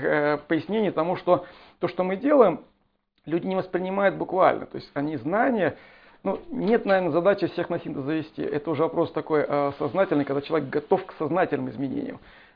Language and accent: Russian; Tatarstan, Russia; now in Naberezhnye Chelny, Russia; я сам из Анакаева, маленький поселок, там сколько там, ну 30 тысяч населения, переехал в Челны.